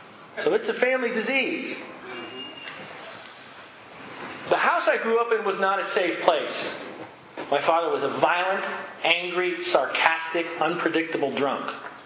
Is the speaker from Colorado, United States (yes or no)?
no; San Francisco, California, United States; I grew up in San Francisco, one of seven kids in an Irish Catholic family.